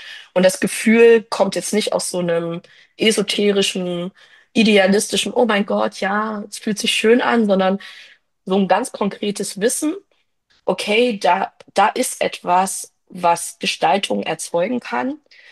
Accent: Thuringia, Germany; ich komme aus Thüringen und war dann halt dort und die Identität kam halt auch dazu, dieses ostdeutsche Phänomen, was auch irgendwie da war.

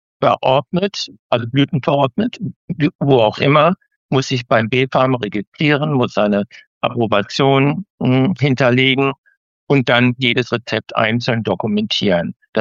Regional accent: Lower Saxony, Germany; ich komme aus Niedersachsen

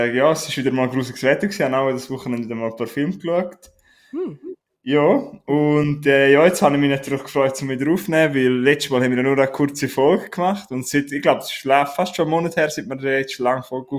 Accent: Graubünden, Switzerland; Darf man als Bündner Kopf abtrinken?

